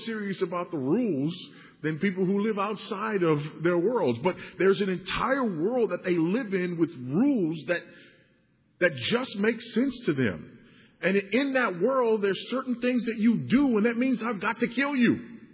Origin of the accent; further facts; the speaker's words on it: Los Angeles, California, United States; Probably because I grew up in South Central Los Angeles, surrounded by gangsters.